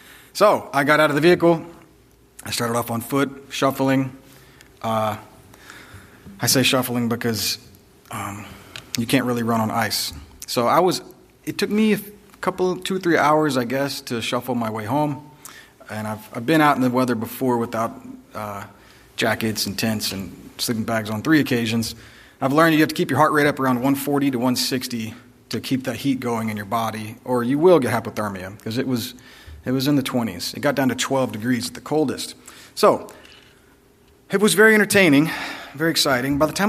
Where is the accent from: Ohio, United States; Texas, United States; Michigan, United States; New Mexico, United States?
Texas, United States; I grew up in Texas watching my dad shovel snow in a t-shirt